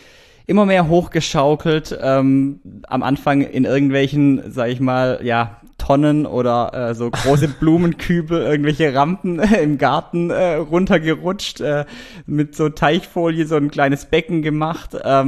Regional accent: Baden-Württemberg, Germany; ich komme ja aus dem Schwabenland

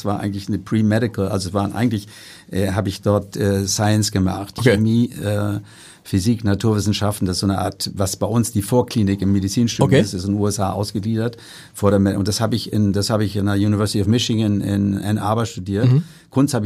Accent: Hanstedt, Lower Saxony, Germany; Ich komme aus Hanstedt, aus einer Unternehmerfamilie.

